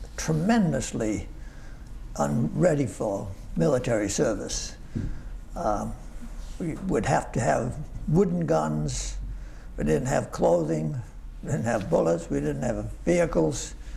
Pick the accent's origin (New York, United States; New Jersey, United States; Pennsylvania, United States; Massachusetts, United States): Massachusetts, United States; Westport; born there; now in Acton, United States; In Westport, Massachusetts.